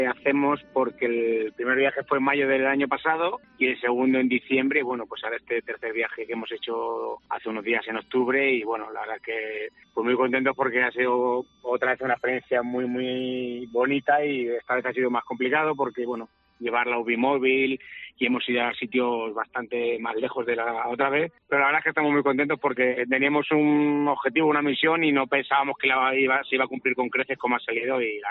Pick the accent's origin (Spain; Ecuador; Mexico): Spain; Talavera de la Reina, Castilla-La Mancha; pues somos de Talavera de la Reina, un pueblo de Toledo, España.